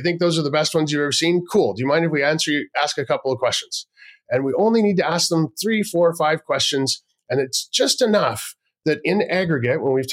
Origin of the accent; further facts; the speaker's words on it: Canada; I mean, as a Canadian, I was like, oh, I want Canada to have its own region.